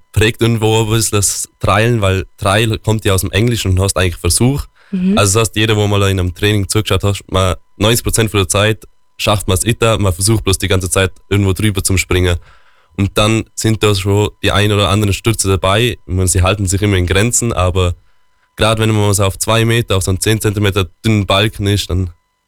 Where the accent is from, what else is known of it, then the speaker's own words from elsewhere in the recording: Vils, Tyrol, Austria; Genau, also ich komme von Vils aus der Bergen. Als Kind war ich viel am Skifahren.